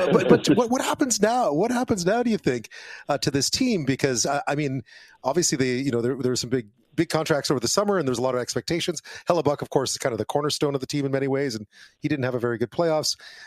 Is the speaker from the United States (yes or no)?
no; Montreal, Quebec, Canada; I grew up in Montreal